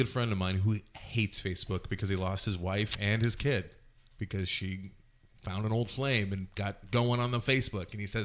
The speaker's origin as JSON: {"language": "English", "country": "Ireland", "said": "I am an Irish person and I drink a lot."}